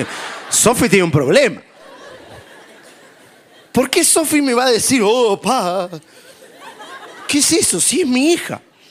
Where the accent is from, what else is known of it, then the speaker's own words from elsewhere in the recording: Argentina; now in United States; vivimos en los Estados Unidos, mi esposa y yo somos argentinos, así que escucha hablar argentino